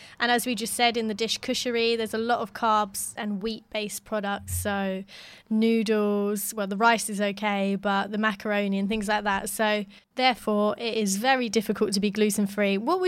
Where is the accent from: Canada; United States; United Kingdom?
United Kingdom; I was calling it kashari because I'm too British.